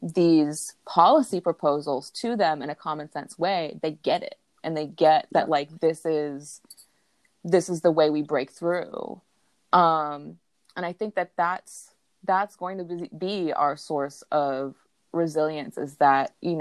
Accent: Deep South, United States; So I grew up in the Deep South, in a rural area.

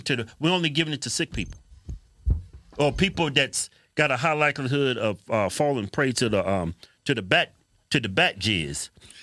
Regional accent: the South, United States; I'm from the South like Herschel. I throw an L in that bitch.

